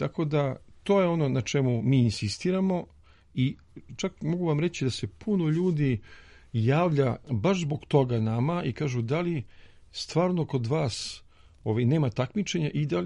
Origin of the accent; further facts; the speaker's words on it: Belgrade, Serbia; pošto ja sam ipak Beograđanin